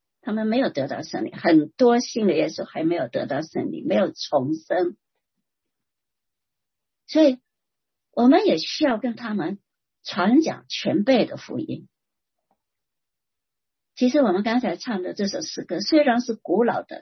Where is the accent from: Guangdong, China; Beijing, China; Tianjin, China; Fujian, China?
Guangdong, China; Shantou; first language Teochew; 他只会讲家乡话，就是跟我一样的家乡话，汕头话，潮州话。